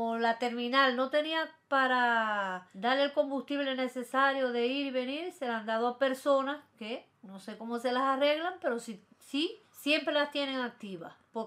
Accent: Manzanillo, Granma, Cuba; según dicen allá en Manzanillo, que es de donde yo vengo

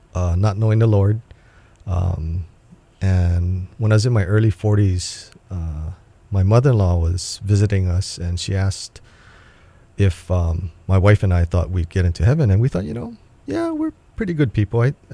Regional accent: Kaneohe, Hawaii, United States; I grew up in Kaneohe.

